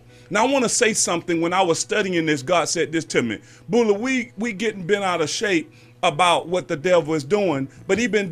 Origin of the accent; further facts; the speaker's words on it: Georgia, United States; When I first got here, they said tsunami. Man, I'm from Georgia. What is a tsunami?